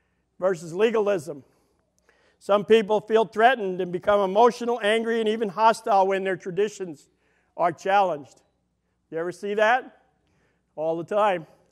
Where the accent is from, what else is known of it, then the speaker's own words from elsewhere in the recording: New York, United States; I'm from New York, have a hard time speaking.